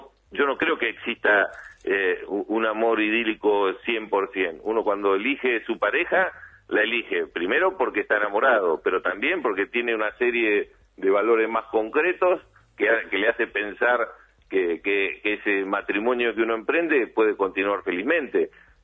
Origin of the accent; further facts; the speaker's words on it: Bahía Blanca, Buenos Aires Province, Argentina; yo soy de Bahía Blanca